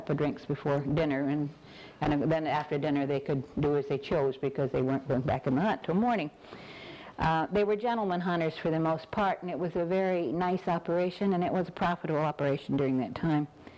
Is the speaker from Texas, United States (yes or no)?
yes; Fort Worth, Texas, United States; now in Hawaii, United States; Well, I'm originally from Texas, from Fort Worth, and … was from Dallas. I came to the island in 1942 when I was 21